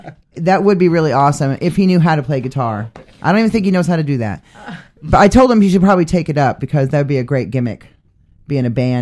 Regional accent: Maine, United States; I'm from the Canadian border of Maine, so that's kind of why. My stepmother's a Canadian.

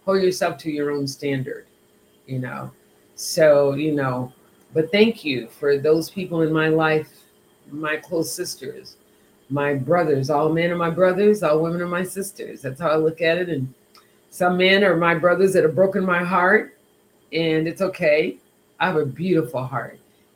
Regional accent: Amarillo, Texas, United States; also born or lived in Waco; And yeah, I've got African descent, but I was born in Amarillo, Texas. And I grew up in Amarillo and Waco.

